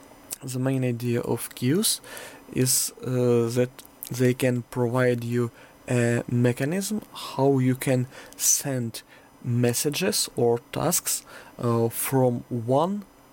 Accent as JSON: {"language": "English", "country": "Ukraine", "said": "hello my dear attendees … from Ukraine, I'm Microsoft Azure MVP"}